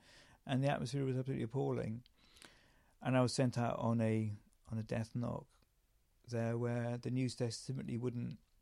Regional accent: Brentwood, East of England, United Kingdom; I was brought up in Essex, actually in the epicentre of Towie, Brentwood, although it was nothing like that then. It was an anagram for bored town, it was very boring.

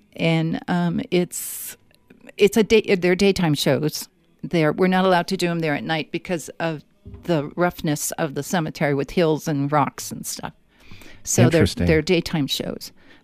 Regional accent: Ireland; Well, hopefully I'm from Ireland, darling.

